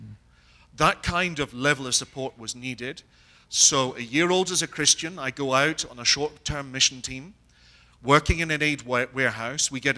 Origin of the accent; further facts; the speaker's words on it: Scotland, United Kingdom; I'm from Scotland.